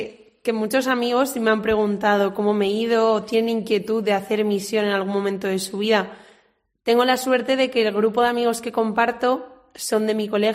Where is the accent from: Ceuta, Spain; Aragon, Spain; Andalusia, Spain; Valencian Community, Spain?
Valencian Community, Spain; Valencia; vengo de Valencia, como bien han dicho.